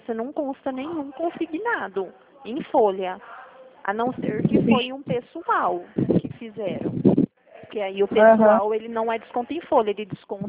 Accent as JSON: {"language": "Portuguese", "town": "Limeira", "region": "São Paulo", "country": "Brazil", "said": "A gente é de Limeira."}